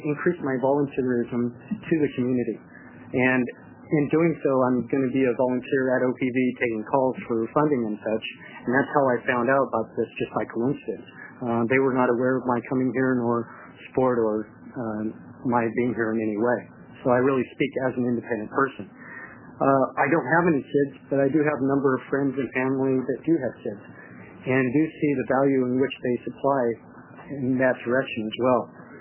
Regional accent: Beaverton, Oregon, United States; I'm from Beaverton.

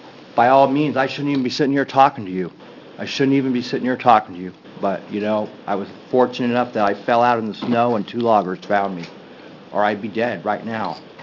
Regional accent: Forest Grove, Oregon, United States; I'm from Forest Grove.

